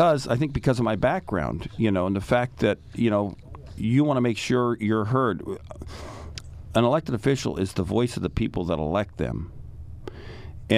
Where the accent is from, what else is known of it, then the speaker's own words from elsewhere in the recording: United States; I tell people I'm a human being first. First and foremost, that's what I am. Secondly, I'm an American, and then I'm a conservative